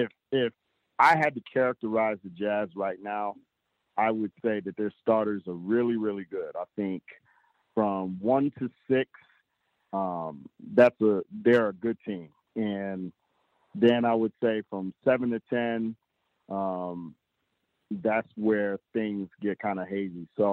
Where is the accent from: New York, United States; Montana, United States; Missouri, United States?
New York, United States; Brooklyn; Man, I'm from Brooklyn.